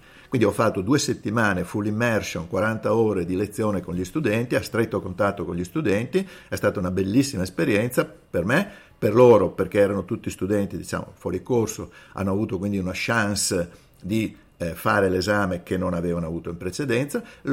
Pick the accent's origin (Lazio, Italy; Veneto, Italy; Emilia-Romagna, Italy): Veneto, Italy; Padua; Io sono cresciuto in patronato all'Arcella